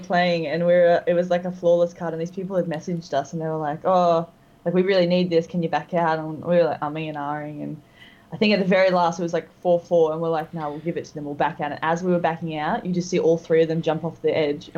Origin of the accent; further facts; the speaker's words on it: Gold Coast, Queensland, Australia; I am a Destiny Twitch streamer primarily. I'm from the Gold Coast.